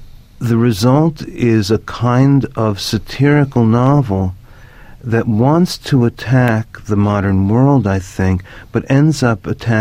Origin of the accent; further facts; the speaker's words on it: New York, United States; Well, as a New Yorker living in Southern California